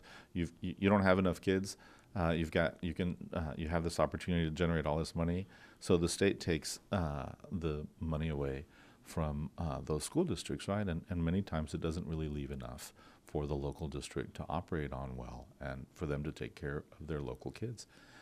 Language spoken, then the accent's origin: English; Alpine, United States; I grew up in Alpine, and there wasn't, you weren't taught to dream in those days.